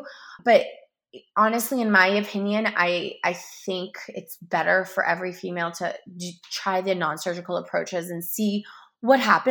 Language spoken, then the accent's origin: English; Canada; I'm from Canada.